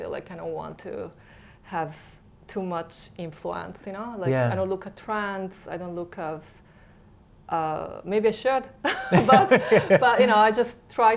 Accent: Florence, Tuscany, Italy; I feel like I have so much, you know, knowledge and I absorb so much culture when I, you know, growing up in Florence

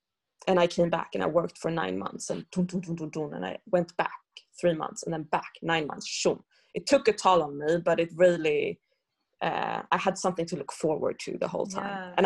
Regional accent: Stockholm, Stockholm County, Sweden; English is a second language; I grew up here in Stockholm mainly being taught by male dancers.

